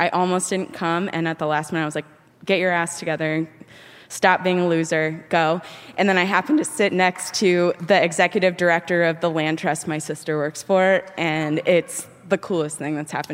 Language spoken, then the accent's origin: English; Indiana, United States; now in Maine, United States; And also, I have a very difficult relationship with my older sister, who also lives in Maine. We're from Indiana originally.